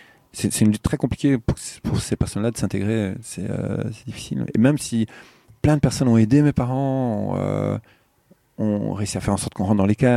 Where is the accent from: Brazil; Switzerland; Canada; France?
Brazil; French is a second language; Non, je suis 100% brésilien, monsieur.